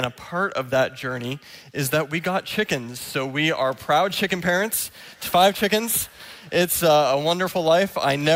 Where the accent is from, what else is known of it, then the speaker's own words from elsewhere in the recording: Milton, Ontario, Canada; I grew up here in Canada. At about 12 years old, my parents moved to Milton, Ontario. They planted a church out there. That's where I grew up until about 18. At 18, I went to Tyndale University in Toronto, moved out there